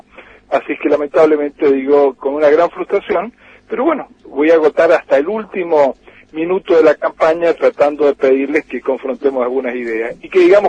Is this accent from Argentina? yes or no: yes; Mendoza, Argentina